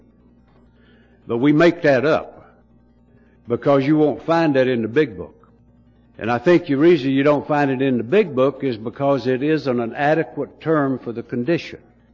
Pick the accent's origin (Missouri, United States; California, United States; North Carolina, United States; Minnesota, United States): North Carolina, United States; I'm from Mayberry down in North Carolina, looks like. I'm a little peaceful town. We sometimes had to import a town drunk. You know, we just didn't have village idiots running around. It was just peaceful little old southern Mecca, you know. And so I grew up in that thing.